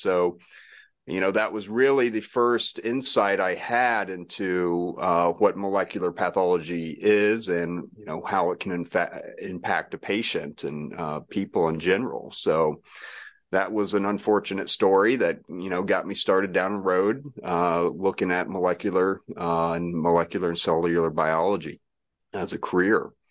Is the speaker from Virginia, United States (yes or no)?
no; Florida, United States; that was definitely where I started out being interested, growing up in Florida, having a lot of nature around me.